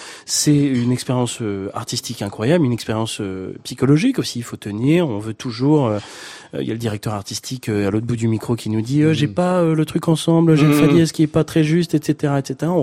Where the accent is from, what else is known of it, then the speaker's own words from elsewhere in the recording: Lyon, Auvergne-Rhône-Alpes, France; ils avaient bloqué l'auditorium de Lyon avec l'orchestre l'orchestre d'opéra de ma ville natale